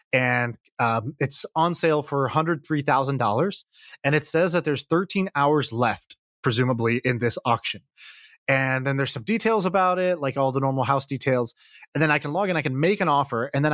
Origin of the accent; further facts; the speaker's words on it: India; Also, because I'm Indian, I kind of have this advantage where a lot of people in India follow me through this podcast or through Twitter.